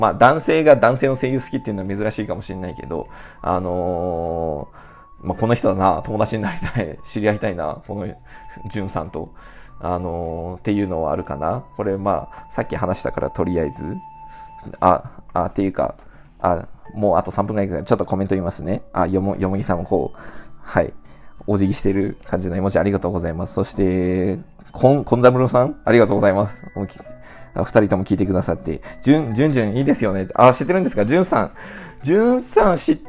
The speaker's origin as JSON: {"language": "Japanese", "region": "Hokkaido", "country": "Japan", "said": "まあ私北海道出身なので、まあ、北海道にイクラが美味しいっていうのもあるんですけど"}